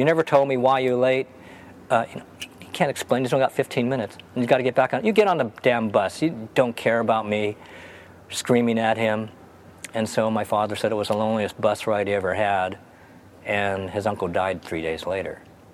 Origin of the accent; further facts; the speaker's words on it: Moses Lake, Washington, United States; I'm from Moses Lake.